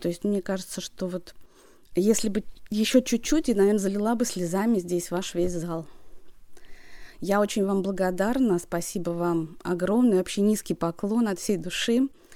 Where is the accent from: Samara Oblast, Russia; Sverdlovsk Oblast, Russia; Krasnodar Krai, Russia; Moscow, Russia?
Samara Oblast, Russia; Tolyatti; я из Тольятти и попала вообще сюда случайно